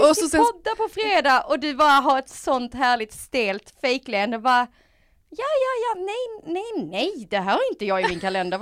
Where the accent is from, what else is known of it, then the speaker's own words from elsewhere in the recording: Skåne, Sweden; jag är från Skåne då, om du inte hör det.